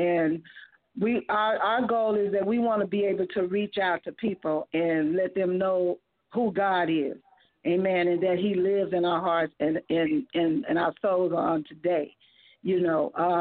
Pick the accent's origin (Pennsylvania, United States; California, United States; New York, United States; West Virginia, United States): California, United States; Compton; Yes, I am. I grew up in Compton, so I know what you're talking about.